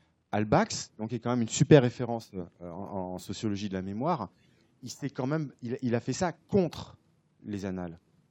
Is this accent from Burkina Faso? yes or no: no; France; Je suis français, donc forcément, quand je travaille sur Madagascar ou le Mozambique